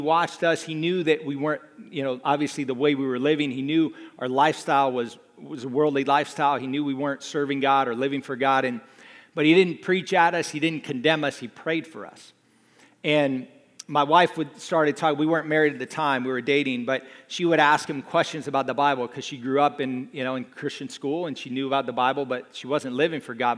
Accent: Jupiter, Florida, United States; I grew up in Jupiter, Florida, which is out of this world, by the way.

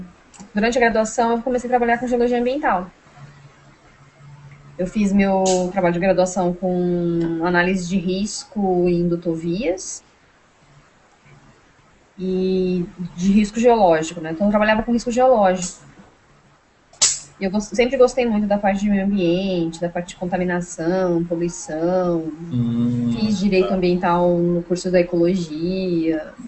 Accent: São José dos Campos, São Paulo, Brazil; Eu sou de São José dos Campos.

